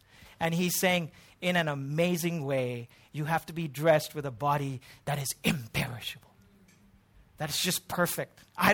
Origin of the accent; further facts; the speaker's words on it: Pune, Maharashtra, India; I grew up in Pune, which was Anglo-Indian and British, right?